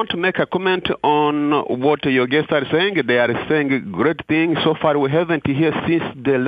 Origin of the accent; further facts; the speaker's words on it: Nashville, Tennessee, United States; I am from Nashville, as you said